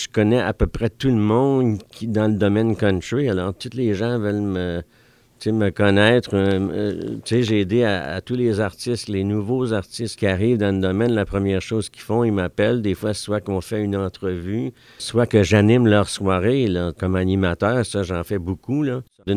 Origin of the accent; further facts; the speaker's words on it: Orléans, Ontario, Canada; Comme franco-ontarien, je demeure au Québec, mais j'ai quand même demeuré 47 ans en Ontario français. Je suis natif d'Orléans.